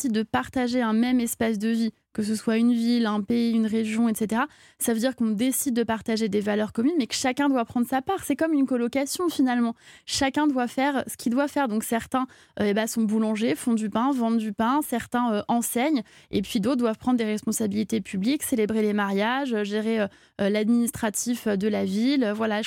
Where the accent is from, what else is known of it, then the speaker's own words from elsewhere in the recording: Corsica, France; je pense que quand personne ne dit je suis à moitié corse ou je suis un quart corse, on est corse.